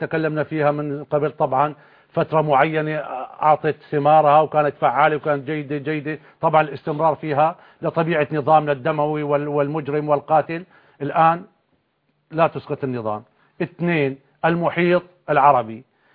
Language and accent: Arabic; Syria; كنظام اللي عندنا في سوريا وإمكانياتنا وشعبنا